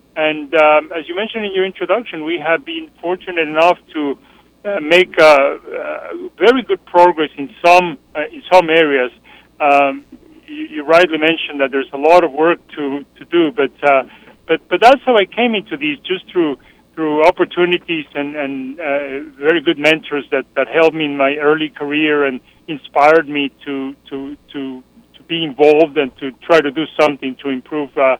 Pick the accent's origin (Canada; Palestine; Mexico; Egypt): Mexico; English is a second language; moved away as an adult; now in Houston, United States; Well, I'm originally from Mexico, and I started my career in Mexico. I did my medical school there, and then I came to Houston to do my training in hematology initially